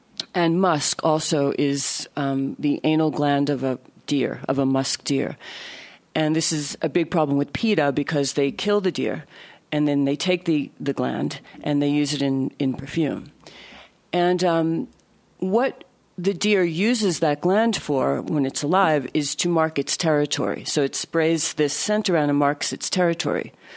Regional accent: New York City, New York, United States; because I'm from New York City, but New York City is not a great place to be a writer.

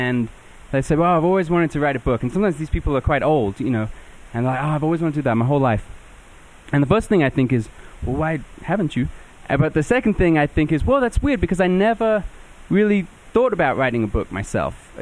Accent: England, United Kingdom; And I grew up in England, where it's easy to sort of imagine that you are a hobbit because you drink a lot of tea

